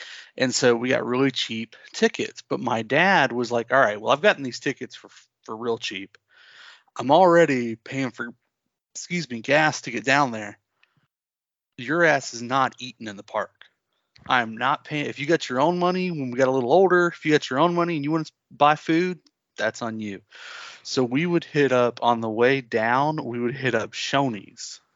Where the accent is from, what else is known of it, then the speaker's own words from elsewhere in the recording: Florida, United States; So as a kid, we lived, you know, everybody knows we grew up in Florida.